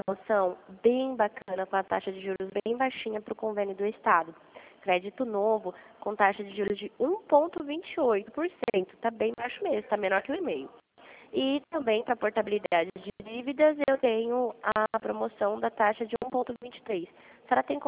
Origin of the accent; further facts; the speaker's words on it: Dourados, Mato Grosso do Sul, Brazil; Eu sou de Dourados